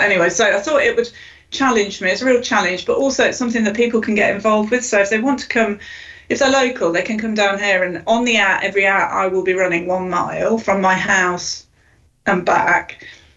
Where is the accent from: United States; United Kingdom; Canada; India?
United Kingdom; You know, we're British, aren't we?